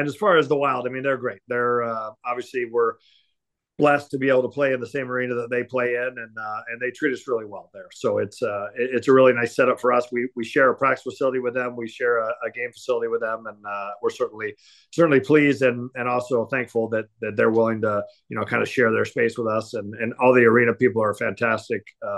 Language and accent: English; Denver, Colorado, United States; I'm really super excited that we get to play a game in Denver, which is my hometown.